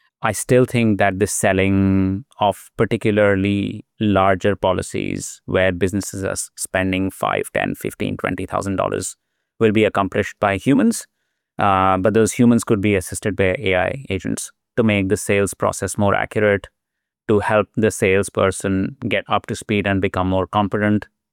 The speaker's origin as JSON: {"language": "English", "country": "India", "tie": "born or raised there", "said": "growing up in India"}